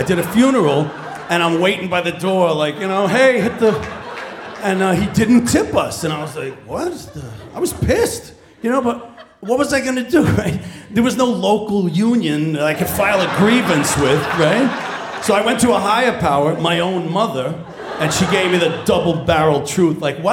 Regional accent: Flushing, New York, United States; So I'm from Flushing. It's my neighborhood.

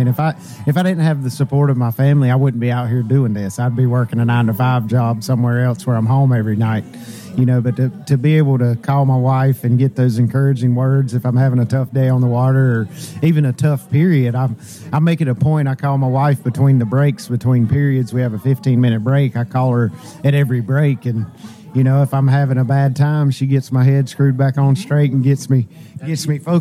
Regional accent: Shelby, North Carolina, United States; I'm from Shelby, not that far away, and Lake Norman's my home lake.

